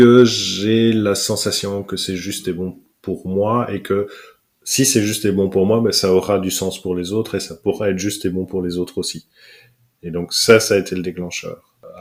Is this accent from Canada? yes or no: no; Belgium; Donc, effectivement, je suis belge, hein, vous l'avez compris.